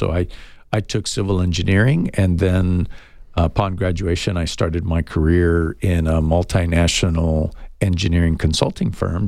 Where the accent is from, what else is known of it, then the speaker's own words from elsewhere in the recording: United States; But growing up in the United States, one of the things that I noticed is that there's no limits to the opportunities that I could take advantage of.